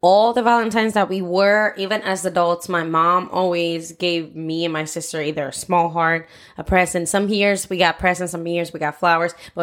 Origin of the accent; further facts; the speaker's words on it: Puerto Rico; even in my school, because again, I grew up in Puerto Rico.